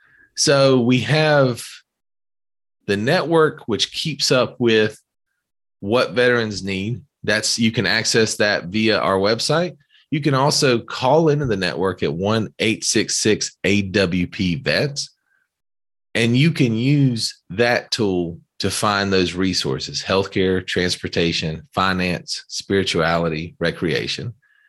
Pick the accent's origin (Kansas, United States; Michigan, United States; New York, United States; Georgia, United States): Georgia, United States; I mentioned the Warrior Alliance in Atlanta because I'm from Georgia.